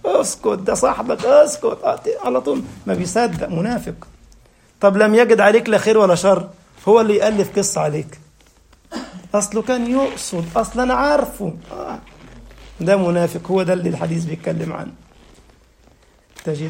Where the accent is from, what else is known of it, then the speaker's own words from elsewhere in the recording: Egypt; وعشان كده دايما أنتوا عارفين عندنا في مثل كده شائع عندنا في مصر يقول لك الكذب ملوش رجلين.